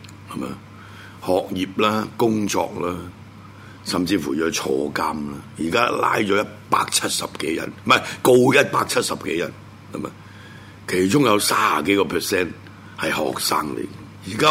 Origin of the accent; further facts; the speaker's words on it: Hong Kong; 我香港人绝大部分都已经系跪咗